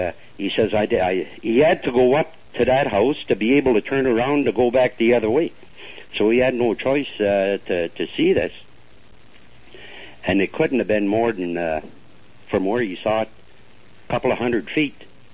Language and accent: English; Mattawa, Ontario, Canada; also born or lived in Sudbury; I'm 56 years old. I was born and raised in Mattawa, Ontario. It's a small town about 30 miles east of North Bay. And in 1964, I came up to Sudbury